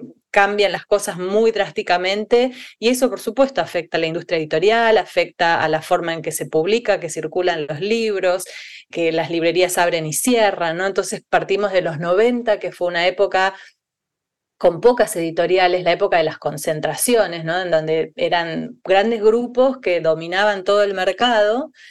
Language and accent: Spanish; Buenos Aires, Argentina; Soy argentina, nací acá en Buenos Aires, muy poco aventurero lo mío, donde sigo viviendo.